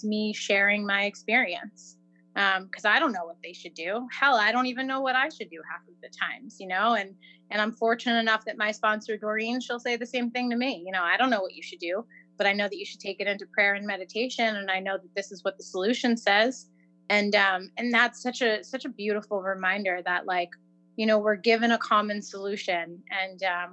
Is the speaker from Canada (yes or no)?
no; New York, United States; I'm an addict and an alcoholic. I'm from New York